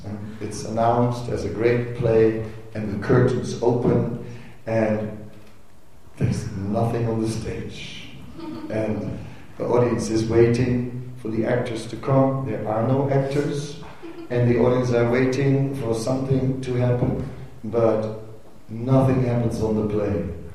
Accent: Netherlands; I'm from Holland, you know. We don't work for nothing.

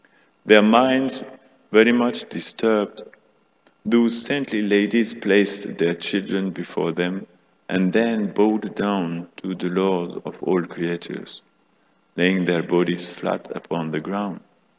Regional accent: Paris, Île-de-France, France; born there; accent: French; English is a second language; I am born in Paris, please forgive my French accent, I'll try my best.

